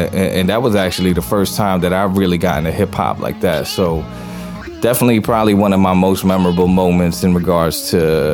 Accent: New Jersey, United States; growing up in Jersey, you know, being so close to the city was, you know, huge in terms of, you know, musical influence.

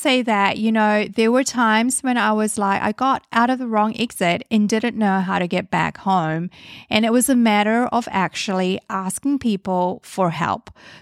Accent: New Zealand; I come from New Zealand and I was living in New Zealand at that time when I went over to Barcelona, Spain to work and live.

